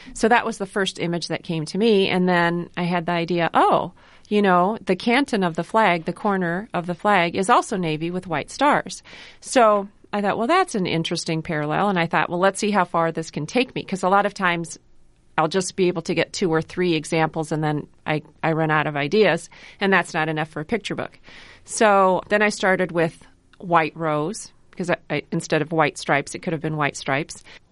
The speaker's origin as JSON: {"language": "English", "town": "Ames", "region": "Iowa", "country": "United States", "tie": "born or raised there", "also_born_or_lived": "India", "said": "I did grow up in Ames. I was born in India, but then we came over because my dad went to Iowa State University. He got his PhD. So our family came over, and at that time in the 1960s"}